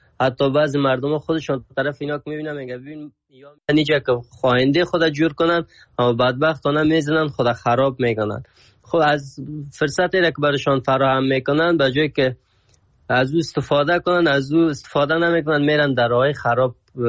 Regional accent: Afghanistan; بگویم از افغانستان هستم

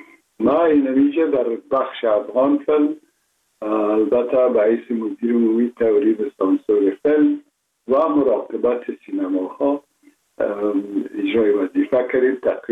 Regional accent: Kabul, Afghanistan; born or raised there

